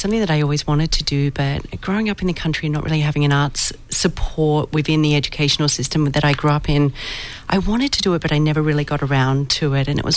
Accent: Australia; also born or lived in Vancouver, Canada; Well, I'm originally from Australia.

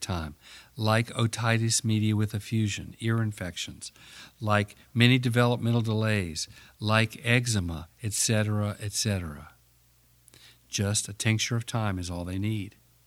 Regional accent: Charlotte, North Carolina, United States; actually started with a group of neurosurgeons in my hometown, Charlotte.

